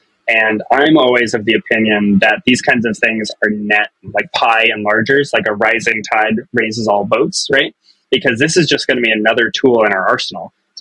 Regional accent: Boston, Massachusetts, United States; also born or lived in Chicago / San Francisco; now in New York City, United States; I grew up outside of Boston. I went to school in Chicago. I moved to SF for work. Now I'm in New York City.

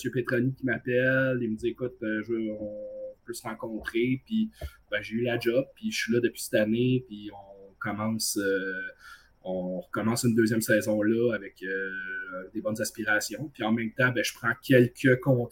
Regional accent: Saint-Jean-sur-Richelieu, Quebec, Canada; Puis moi, je viens de Saint-Jean-sur-Richelieu.

